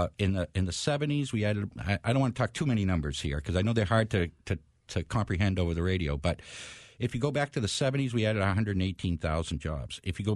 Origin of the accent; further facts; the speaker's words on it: New Hampshire, United States; I grew up in New Hampshire. I was born here in 46. I'm kind of a little embarrassed to say. But I grew up in a slow-growing, relatively unaffluent New Hampshire.